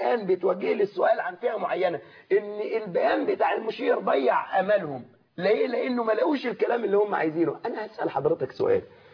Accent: Suez, Suez Governorate, Egypt; الجمعه الماضيه كانت موجوده عندنا في السويس

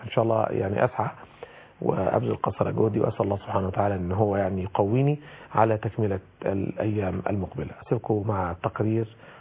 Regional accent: Abu Rawash, Giza Governorate, Egypt; born there; في قريتنا مسقط رأسي، قرية أبو رواش

